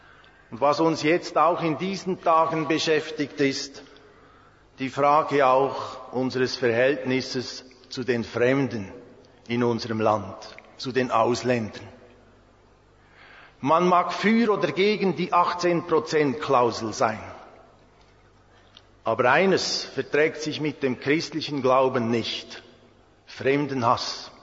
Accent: Switzerland; Bei uns in der Schweiz sagt man

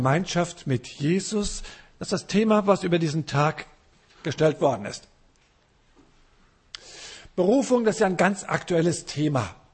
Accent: Frankfurt, Hesse, Germany; ich bin in einer christlichen Familie aufgewachsen in Frankfurt, in der Großstadt, Ende der 60er Jahre.

